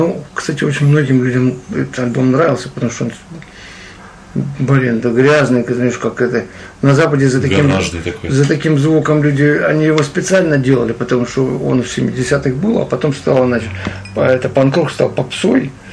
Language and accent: Russian; Kharkiv, Kharkiv Oblast, Ukraine; Вообще Харьков, знаешь, ты же харьковчанин коренной, да. И ты понимаешь, да, что вот я тоже коренной, что уехать из Харькова фактически невозможно.